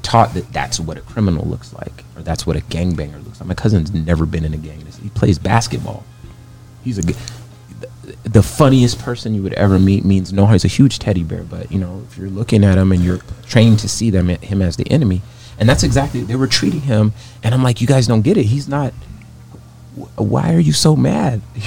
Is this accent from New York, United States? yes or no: no; Compton, California, United States; I'm from Compton, California.